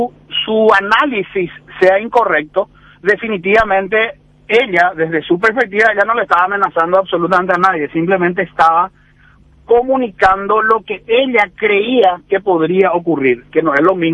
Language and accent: Spanish; Paraguay; Nosotros, por ejemplo, como paraguayos